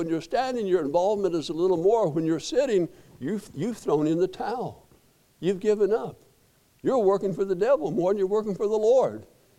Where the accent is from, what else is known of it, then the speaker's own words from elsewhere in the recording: Colorado, United States; I gave him my passport said I was from Colorado.